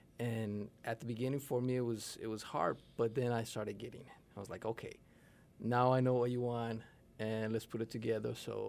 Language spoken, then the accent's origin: English; Mexico City, Mexico; now in United States; Well, originally I'm from Mexico City, so in Mexico City we used to listen to a lot of cumbias, salsa, ballads.